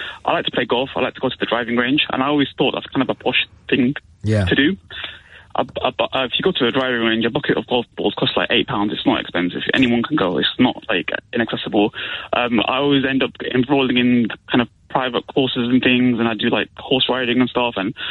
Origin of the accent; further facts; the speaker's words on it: Pakistan; moved away; my family are immigrants. We came to this country from Pakistan.